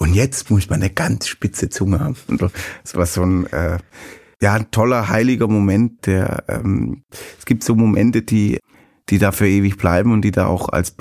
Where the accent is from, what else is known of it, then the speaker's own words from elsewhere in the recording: Baden-Württemberg, Germany; das ist aus meiner Heimat, wo ich herkomme, aus dem Kochertal und Jagsttal